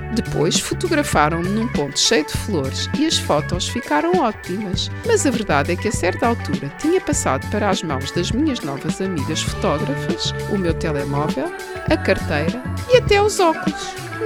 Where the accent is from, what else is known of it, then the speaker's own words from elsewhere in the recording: Porto, Portugal; a minha infância na Avenida do Brasil, na Foz do Douro, em frente ao mar